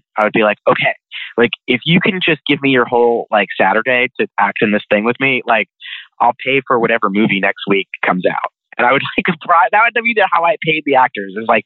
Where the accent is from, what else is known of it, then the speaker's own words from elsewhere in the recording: New York, United States; also born or lived in New Jersey; I went to NYU because I grew up in New York and New Jersey, and at the time I was living in New Jersey, so it would have been easier.